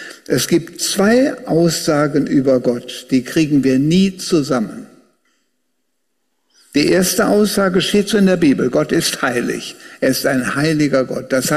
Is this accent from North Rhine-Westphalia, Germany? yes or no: yes; Wuppertal, North Rhine-Westphalia, Germany; eigentlich ist Wuppertal meine Heimatstadt. Und ich bin da oben in Ronsdorf groß geworden. Und als ich 6 oder 7 Jahre alt war, da ist mein Vater mit mir nach Elberfeld gegangen.